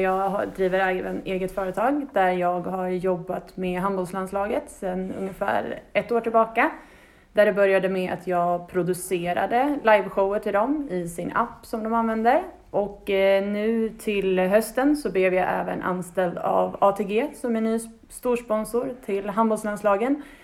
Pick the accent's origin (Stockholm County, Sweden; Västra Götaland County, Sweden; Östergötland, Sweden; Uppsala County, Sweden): Uppsala County, Sweden; Uppsala; moved away; Jag är från Uppsala och har nu bott här i snart 7 år i sommar.